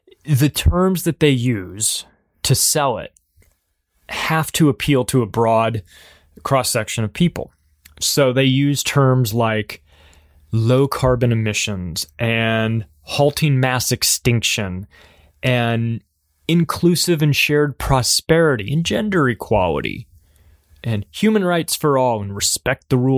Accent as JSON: {"language": "English", "country": "United States", "said": "just because I'm an American and it's easier for me to do it that way."}